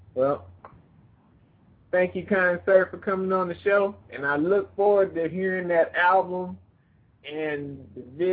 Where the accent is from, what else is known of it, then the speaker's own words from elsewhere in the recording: New Orleans, Louisiana, United States; you know I'm going there because I got dual heritage here. I'm from New Orleans.